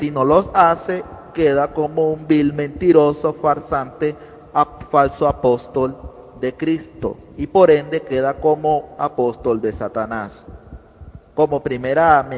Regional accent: Colombia; nuevamente de Colombia.

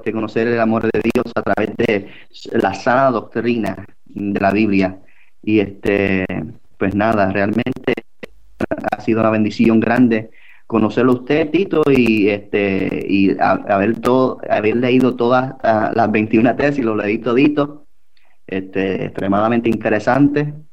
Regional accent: Tampa, Florida, United States; Yo soy de Tampa, él es de Orlando.

